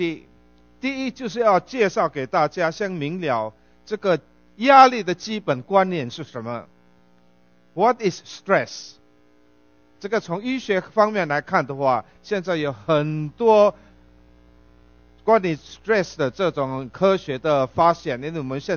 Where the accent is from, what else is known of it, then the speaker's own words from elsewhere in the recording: Philippines; accent: Philippine Chinese Hokkien-accented Mandarin; 我的国语没有，不是北京国语，你听到我的腔调你就知道。最怕的就是这种菲律宾华侨用闽南语讲国语